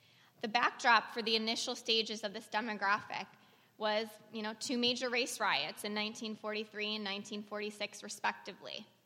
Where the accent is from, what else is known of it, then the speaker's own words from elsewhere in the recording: Detroit, Michigan, United States; So growing up on 8 Mile in a Detroit suburb, Detroit and Michigan have always been home and have held a special place in my heart.